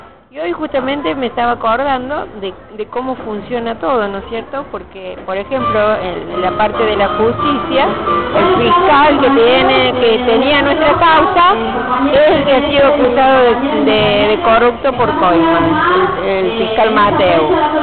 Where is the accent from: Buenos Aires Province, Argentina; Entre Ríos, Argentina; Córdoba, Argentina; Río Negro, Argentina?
Córdoba, Argentina; soy de Barrio Ituzaingó Anexo y integro el grupo de madres que se formó ahí en el barrio